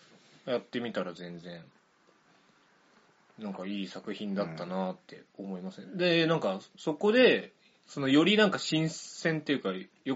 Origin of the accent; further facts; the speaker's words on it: Saitama, Japan; 埼玉です。